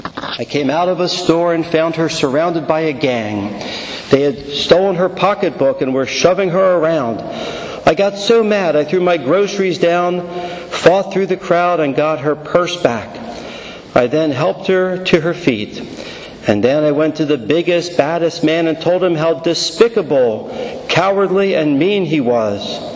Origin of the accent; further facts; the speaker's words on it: Philadelphia, Pennsylvania, United States; moved away as an adult; now in Virginia; My own little bit of a background, born and raised in Philadelphia, city of brotherly love. Grew up there in high school, but I came to the Diocese of Arlington when I went to college